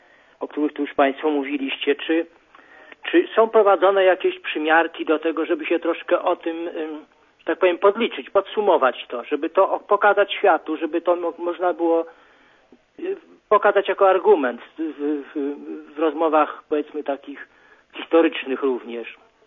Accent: Lublin Voivodeship, Poland; now in Lublin, Poland; Ja dzwonię z Lublina. … a pochodzę z Zamojszczyzny

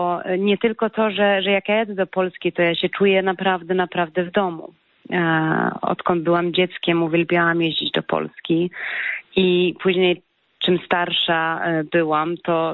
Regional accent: Sweden; ja się czuję bardzo Polką, choć tu się urodziłam w Szwecji, ja tutaj wzrastałam, mam szwedzkie koleżanki, praktycznie żadnej polskiej

